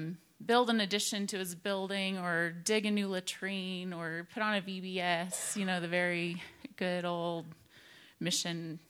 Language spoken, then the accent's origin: English; United States; With a very big worldview, even though we grew up in America, they intentionally taught us of other places and peoples